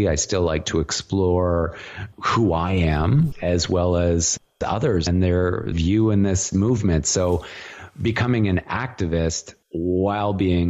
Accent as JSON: {"language": "English", "region": "Saskatchewan", "country": "Canada", "tie": "born or raised there", "said": "I had no role models growing up in Saskatchewan, you know, as a youngster."}